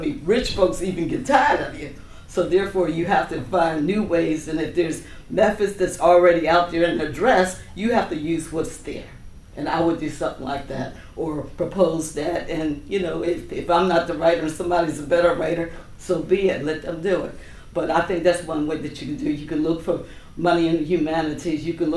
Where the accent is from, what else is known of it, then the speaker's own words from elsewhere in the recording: Philadelphia, Pennsylvania, United States; And I come from a family of 11 children. We were extremely Ooh. Poor, and I grew up in Philadelphia.